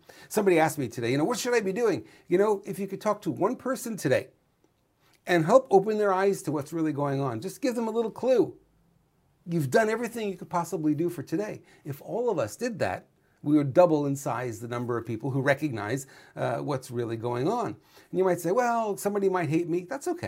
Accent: New York, United States; now in California, United States; God, I'm an Italian from New York. You think I'd be to get that one right.

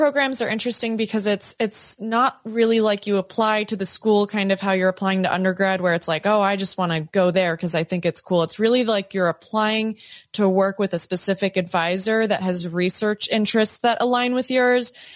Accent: Pittsburgh, Pennsylvania, United States; you know, I'm from Pittsburgh. So that's like Pittsburgh people.

